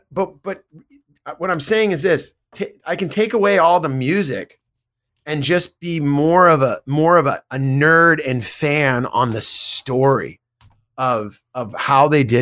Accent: California, United States; it meant more to me to be on that tour because of growing up in the Bay Area.

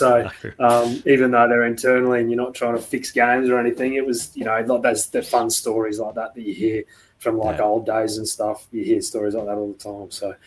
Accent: Australia; especially as an Aussie

